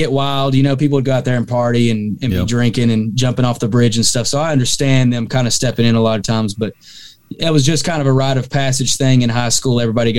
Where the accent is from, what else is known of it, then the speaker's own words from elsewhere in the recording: Murphy, United States; growing up in Murphy, in small town USA